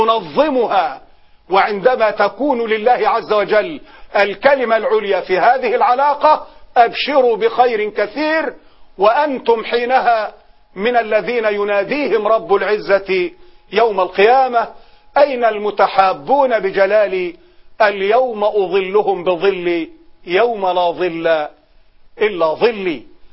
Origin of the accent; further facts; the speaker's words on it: Egypt; أبناء المسلمين في بلدنا مصر